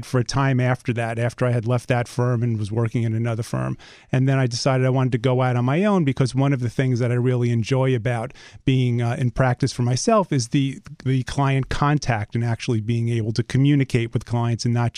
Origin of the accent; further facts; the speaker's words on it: New York, United States; accent: New York; moved away as an adult; now in Virginia, United States; I moved to Virginia, Northern Virginia area, about 3.5 years ago. And checked my New York accent at the door when I arrived.